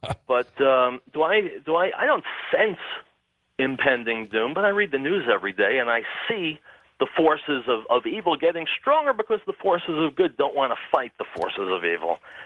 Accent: Brooklyn, New York, United States; Well, I grew up in Brooklyn, so that would be my first choice.

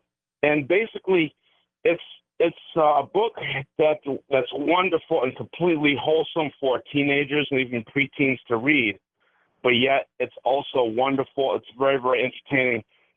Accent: Braintree, Massachusetts, United States; I'm from Braintree.

